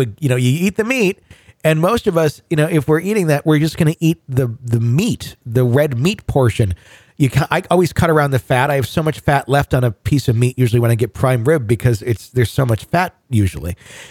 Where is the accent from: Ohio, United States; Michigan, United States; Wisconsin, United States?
Wisconsin, United States; this is something I remember seeing quite a bit as a kid growing up in Wisconsin, the land of cheese and meat.